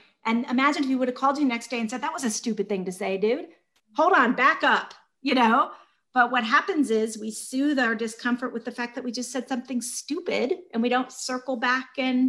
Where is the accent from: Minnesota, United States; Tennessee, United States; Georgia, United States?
Georgia, United States; I was raised in Georgia by civil rights workers.